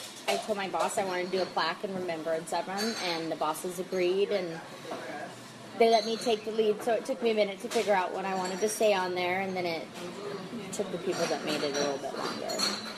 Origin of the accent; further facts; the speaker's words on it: Memphis, Tennessee, United States; I'm from Memphis.